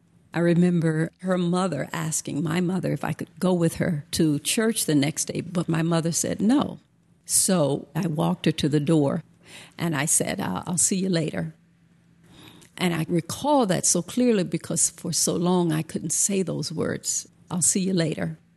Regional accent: the South, United States; It was a part of living and growing up in the South.

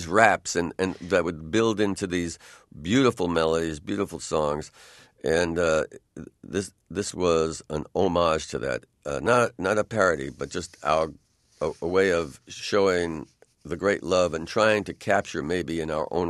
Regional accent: Bronx, New York, United States; I was very much being born in the Bronx and growing up in the Bronx.

